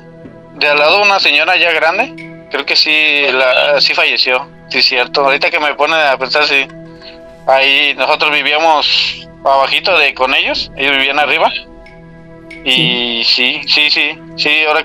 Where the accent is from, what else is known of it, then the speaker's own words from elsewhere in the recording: Tijuana, Baja California, Mexico; pues ahí estuve viviendo en Tijuana, soy de Tijuana.